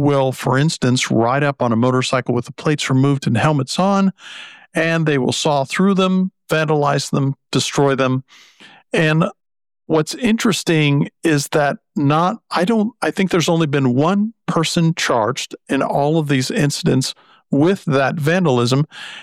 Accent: United States; I'm an American. I happen to live in Florida.

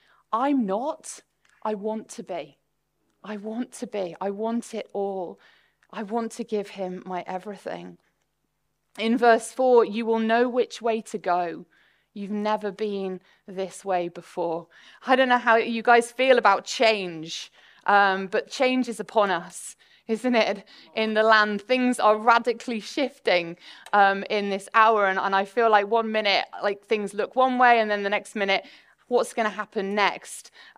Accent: North West England, United Kingdom; I mean, I grew up on the Wirral. It was a very, very nice upbringing, very sheltered near Liverpool, very blessed upbringing.

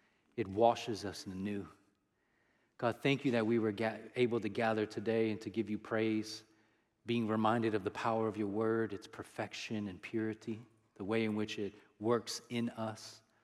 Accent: California, United States; And we grew up together here in California, and then he went to school at Syracuse to play basketball

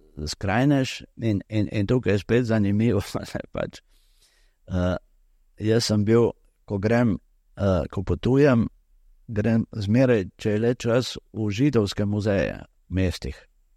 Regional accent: Littoral, Slovenia; jaz prihajam z Primorske, kjer smo imeli izkušnje

